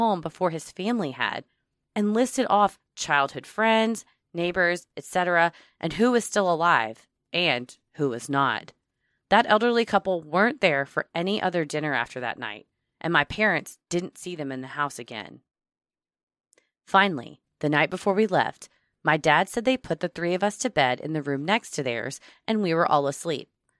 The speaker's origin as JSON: {"language": "English", "country": "Ireland", "said": "As you can probably tell by my name, I'm Irish."}